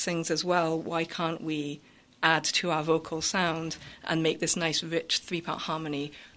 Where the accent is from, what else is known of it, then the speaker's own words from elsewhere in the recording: Leeds, Yorkshire and the Humber, United Kingdom; I'm from Leeds in the great county of Yorkshire.